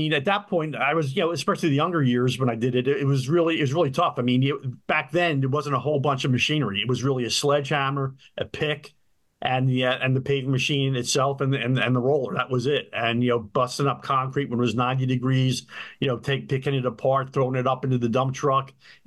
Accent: Broomall, Pennsylvania, United States; also born or lived in Philadelphia; Initially born in the Winfield section of Philadelphia, moved in second grade to Delaware County, Broomall specifically. I'm the oldest of two. I have a younger sister.

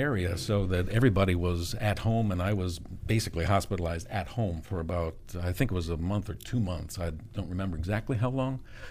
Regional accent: New London, Connecticut, United States; born there; also born or lived in McLean, Virginia; I was born in New London, Connecticut, but have lived in McLean area, McLean Tyson's Corner, since 1950.

